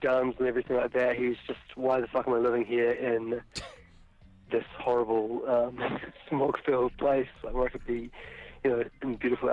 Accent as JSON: {"language": "English", "town": "Christchurch", "region": "Canterbury", "country": "New Zealand", "said": "there's two of us, we're a duo from Christchurch originally."}